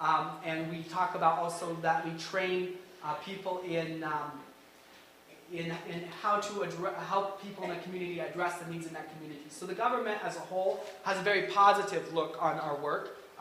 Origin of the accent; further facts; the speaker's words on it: Cameroon; I grew up in Cameroon and already am fluent in French, which is the national language that people learn in school there.